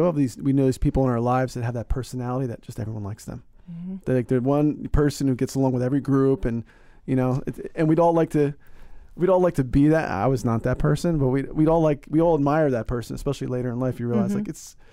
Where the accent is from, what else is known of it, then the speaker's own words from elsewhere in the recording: Northeast, United States; I'm from the Northeast.